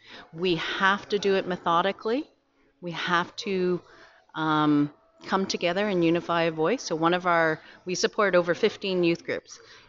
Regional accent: Canada; I'm born and raised in Canada. My father is from Jamaica and lived there till he was 26.

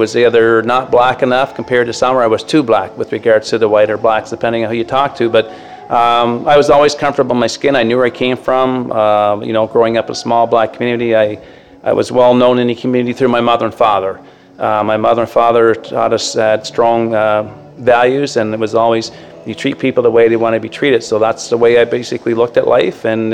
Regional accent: Gibson Woods, Nova Scotia, Canada; also born or lived in Kentville; I was born in Kentville, but I was raised in Gibson Woods, which is a small black community about 15 minutes from here.

